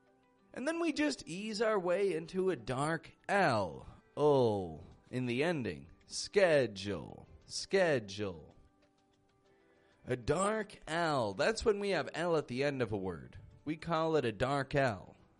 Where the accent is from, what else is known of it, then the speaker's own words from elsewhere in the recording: Toronto, Ontario, Canada; I'm from Toronto, that's in Canada.